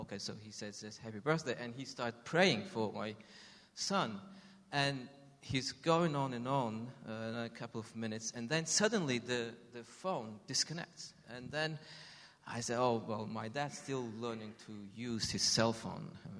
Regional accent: Tajikistan; Okay. Yeah, I'm from Tajikistan, Central Asian country, tiny Central Asian country, used to be part of Soviet Union.

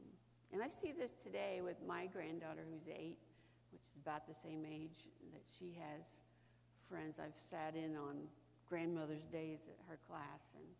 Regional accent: United States; My experience as a white woman growing up in America is not the same as a black person's experience growing up in America.

